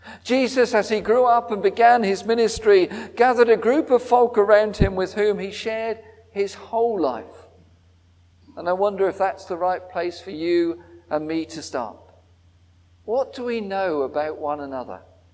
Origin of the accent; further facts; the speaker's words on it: Southampton, South East England, United Kingdom; I come from Southampton, so it's all right for me to say things about Southampton.